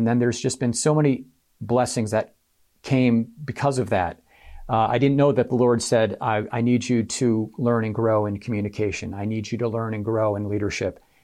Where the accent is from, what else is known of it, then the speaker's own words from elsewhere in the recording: Connecticut, United States; I'm from Connecticut. I came down, I thought, to come to UMBC to play baseball and to study photography.